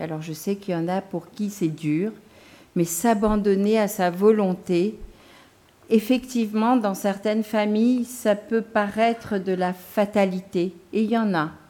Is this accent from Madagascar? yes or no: yes; Antsiranana, Diana, Madagascar; born there; Je suis née à Madagascar, à Diego Suarez, dans une famille de 8 enfants, la petite dernière. Une famille de... Mon père était Moula chiite.